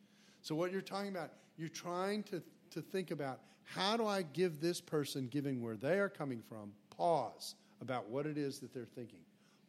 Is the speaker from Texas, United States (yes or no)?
yes; Texas, United States; Okay, now I grew up in the 60s. Okay, and I grew up in Texas in the 60s.